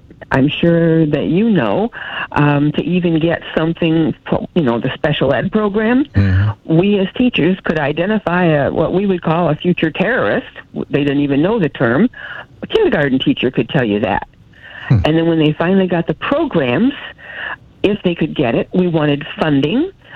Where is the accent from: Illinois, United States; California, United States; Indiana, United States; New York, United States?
Indiana, United States; I'm from Indiana. And all of our schools, but most of the ones up here in northern Indiana, all the schools started school with about 30 or 40 positions.